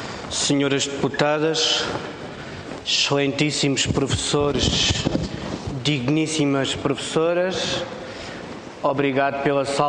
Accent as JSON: {"language": "Portuguese", "region": "Beja", "country": "Portugal", "said": "sou de Beja."}